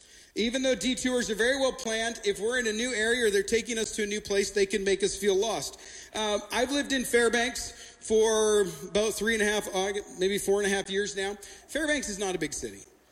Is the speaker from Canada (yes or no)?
yes; Canada; now in United States; I'm Canadian. If you've ever been in my office, I have a large Canadian flag. But I am proudly living in this nation, proudly married to an American